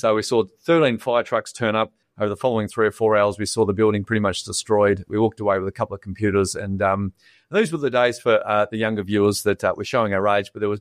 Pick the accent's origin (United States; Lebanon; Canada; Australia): Australia; Perth, Western Australia; growing up in Perth with amazing weather, it was pretty much picking up every ball since I can remember.